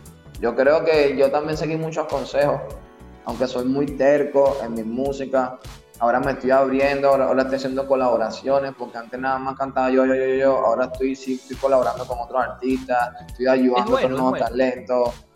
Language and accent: Spanish; Venezuela; moved away as an adult; now in Peru; ya el lunes estábamos armando un autobús yendo para acá, pues. ¿Entiendes? Como todo venezolano buscando una vida mejor.